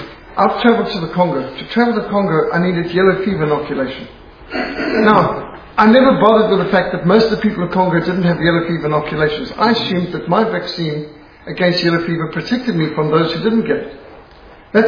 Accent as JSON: {"language": "English", "country": "Zimbabwe", "tie": "born or raised there", "said": "Now, I was brought up in Rhodesia where we got bilharzia. It didn't stop us swimming in the dams."}